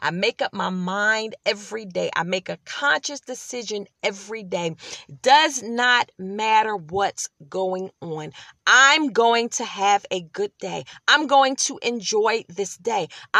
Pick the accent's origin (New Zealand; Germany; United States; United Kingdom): United States; Philadelphia, Pennsylvania; I am repping my hometown, Philadelphia, rocking my brand new Eagles jersey that I never wore